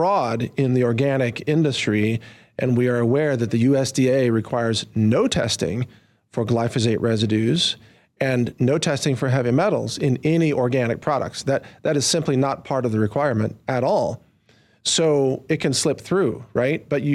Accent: Texas, United States; And I love America and I love Texas as a Texan.

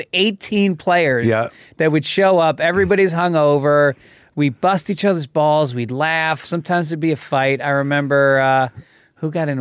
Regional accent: Ireland; It's the first time I experienced real racism as an Irish guy before.

